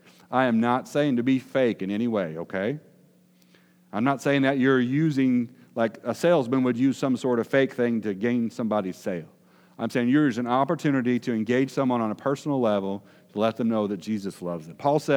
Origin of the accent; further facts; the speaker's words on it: Decatur, United States; I grew up in Decatur and just good old blue-collar, hardworking people, not the wealthiest of the wealthy, not the poorest of the poor.